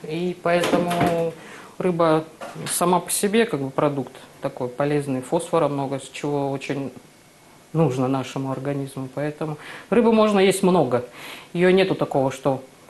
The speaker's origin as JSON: {"language": "Russian", "region": "Far East", "country": "Russia", "said": "Я вообще сама с Дальнего Востока, а у нас там море."}